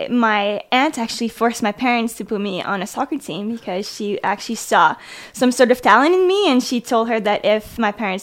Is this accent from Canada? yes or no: yes; Saint-Rédempteur, Quebec, Canada; I was born and raised in Quebec City in a small town called Saint-Rédempteur in Lévis.